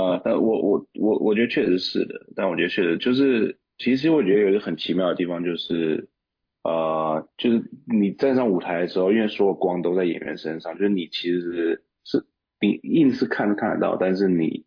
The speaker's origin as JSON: {"language": "Chinese", "country": "Taiwan", "said": "我是台湾人，然后我也是一个男生的视角"}